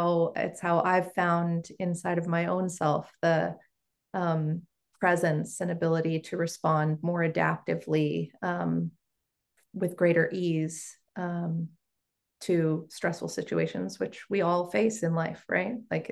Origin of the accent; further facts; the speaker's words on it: California, United States; I grew up in the Bay Area, attending all of these like non-dualist kind of philosophical, spiritual thinkers.